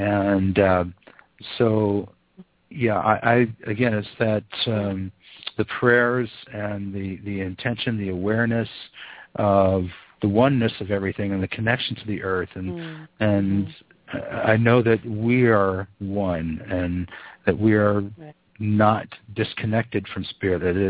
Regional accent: United States; you know, I'm just an American, you know, North American, you know, I've had a, you know, humble beginnings.

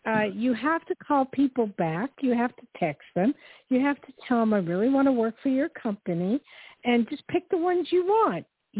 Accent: New Jersey, United States; Well, I'm from New Jersey.

